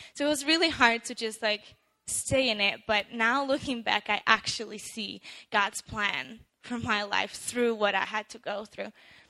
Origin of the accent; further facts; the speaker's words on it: Slovakia; moved away as an adult; So I was born and raised in Slovakia. I came here 2 years ago for the purposes of studying at Wenger College.